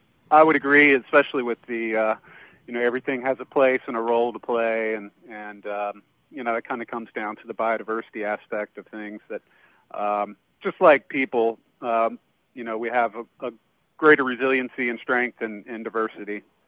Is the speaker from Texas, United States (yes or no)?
no; Greenville, South Carolina, United States; I'm from Greenville. That's where I grew up.